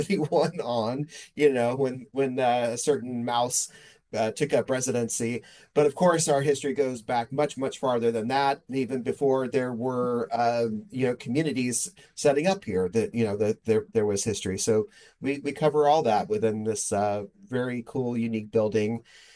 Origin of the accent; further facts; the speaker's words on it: Orlando, Florida, United States; not to slight my hometown, but there are times when I'm disappointed with Orlando in some of the preservation efforts.